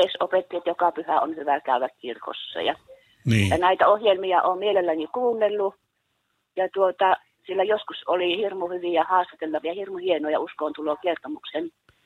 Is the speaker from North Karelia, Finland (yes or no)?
yes; North Karelia, Finland; now in Kuopio, Finland; alun perin minä olen kotoisin Pohjois-Karjalasta, mutta täällä on ollut yli 40 vuotta.